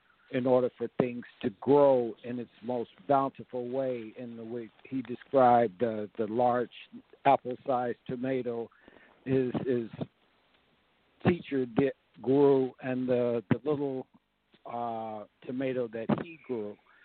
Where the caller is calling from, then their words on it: Georgia, United States; I'm calling you from Georgia.